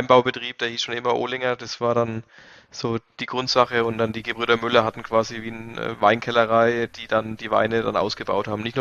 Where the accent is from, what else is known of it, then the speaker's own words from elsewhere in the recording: Iphofen, Bavaria, Germany; Genau, also ich komme aus Iphofen, Unterfranken, Gipskäuber, unser Boden, ist meine Heimat, das verbinde ich ganz stark mit Iphofen. Ich bin hier aufgewachsen, war zwar mal weg, aber bin natürlich wieder zurückgekommen. Und hier sind meine Wurzeln einfach.